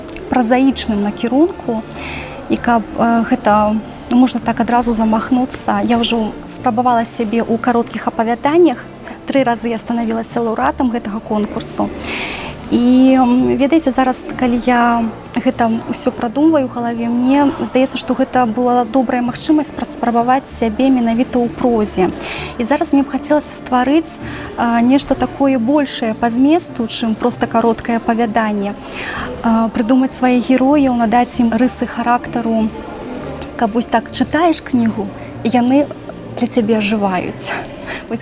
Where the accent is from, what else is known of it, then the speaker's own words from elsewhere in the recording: Byaroza, Brest Region, Belarus; не абмінуць і мой родны горад Бярозу, таму што таксама ёсць што паглядзець.